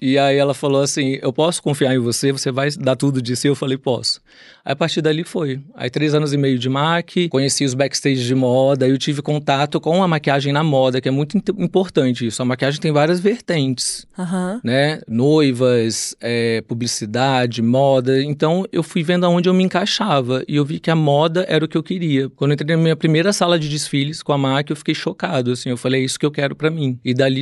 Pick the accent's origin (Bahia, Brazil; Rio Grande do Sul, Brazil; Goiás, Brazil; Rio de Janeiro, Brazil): Rio de Janeiro, Brazil; Eu sou carioca, nasci no subúrbio do Rio de Janeiro, na Penha